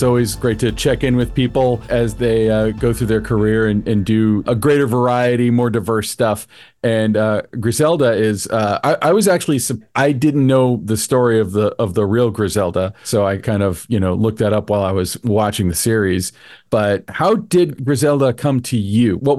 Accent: Florida, United States; because I'm from Florida and I had family in Miami.

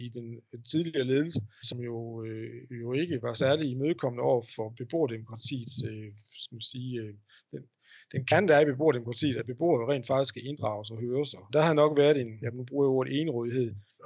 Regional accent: Brabrand, Central Denmark Region, Denmark; Bortset fra, at jeg er født og opvokset i Brabrand

